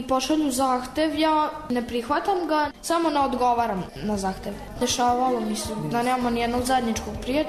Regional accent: Novi Sad, Vojvodina, Serbia; dolazim iz Novog Sada

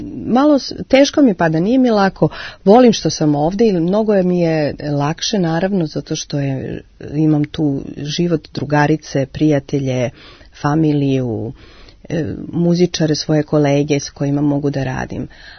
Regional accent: Netherlands; jer ja također dolazim iz Holandije.

